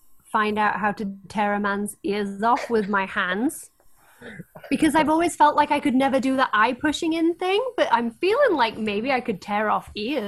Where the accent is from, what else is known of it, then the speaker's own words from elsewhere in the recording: United States; I am an American. I exercise my right to own a gun.